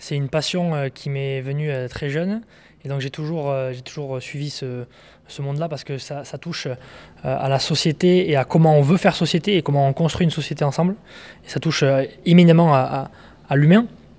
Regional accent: Saint-Sevé, France; j'ai 26 ans. Je suis né à Saint-Sevé, et ville où j'habitais pendant très longtemps

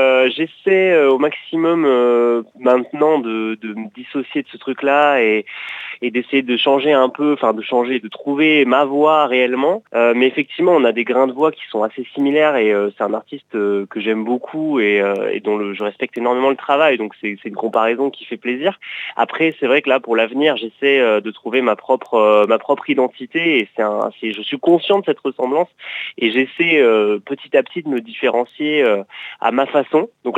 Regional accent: Toulouse, Occitanie, France; moi je suis de Toulouse à la base, et je vis sur la côte depuis un long moment maintenant, et ma vie est un peu partagée entre les deux. En ce moment, je suis dans les Landes

